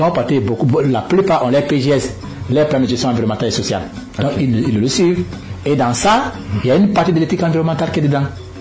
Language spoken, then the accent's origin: French; Guinea; En Guinée, chez nous, en Guinée, ils ne sont pas compliqués.